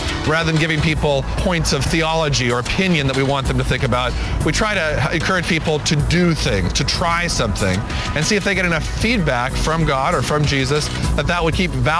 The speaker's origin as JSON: {"language": "English", "town": "Boston", "region": "Massachusetts", "country": "United States", "said": "I'm a Bostonian."}